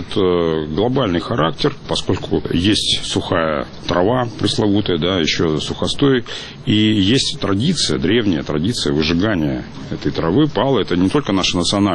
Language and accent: Russian; Far East, Russia; я вырос на Дальнем Востоке, отец был военным